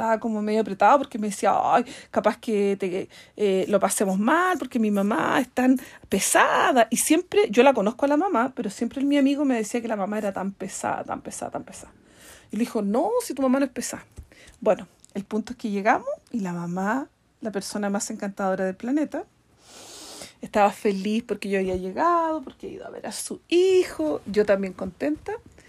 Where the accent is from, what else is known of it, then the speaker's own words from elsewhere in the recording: Concepción, Biobío, Chile; Y me dice, ¿de dónde eres? Yo le digo, soy de Concepción.